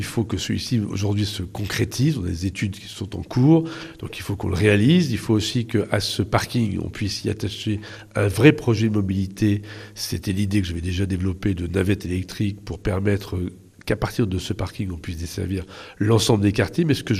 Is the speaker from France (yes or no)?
yes; Saint-Valery, Normandy, France; born there; Depuis 51 ans que je suis né à Saint-Valery, on en parle